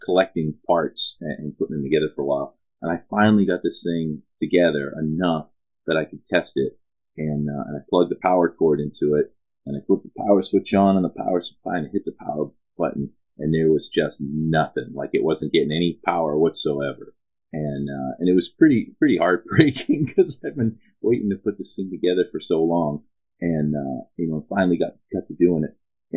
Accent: United States; that was part of being American a few years ago

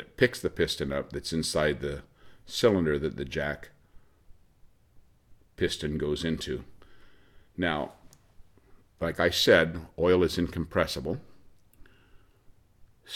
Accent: Oregon, United States; I'm from Oregon.

